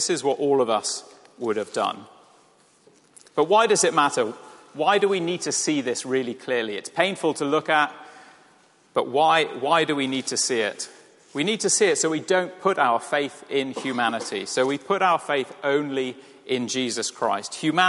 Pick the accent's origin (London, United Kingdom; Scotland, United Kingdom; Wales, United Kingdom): Wales, United Kingdom; You know, I'm Welsh, you know, I would have been friendly.